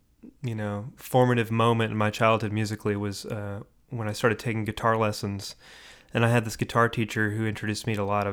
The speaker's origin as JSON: {"language": "English", "region": "California", "country": "United States", "tie": "born or raised there", "said": "Yeah, you know, I grew up in Marin County, basically. Though I did live in a couple different other towns in California when I was a kid, but, you know, I'm Bay Area for sure."}